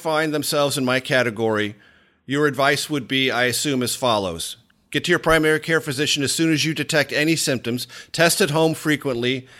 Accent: United States; I'm an American who is living through this crisis like we all are.

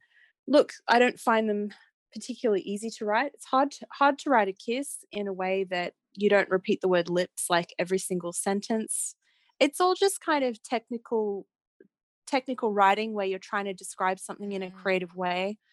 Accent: Australia; I do live in the future technically, because I am Australian, obviously.

